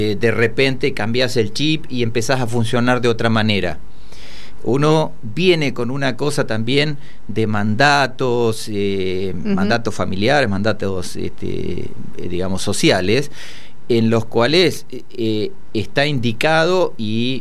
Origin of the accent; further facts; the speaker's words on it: Pirovano, Buenos Aires Province, Argentina; moved away; Pirovano, en Bolívar. que yo me había venido en una época complicada de Piroano y de toda esa zona, que fue la inundación que empezó en el año 85